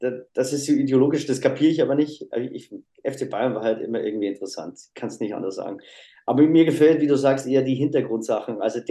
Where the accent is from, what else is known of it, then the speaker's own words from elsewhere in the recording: Switzerland; aber da komme ich nicht ran, weil ich als Schweizer.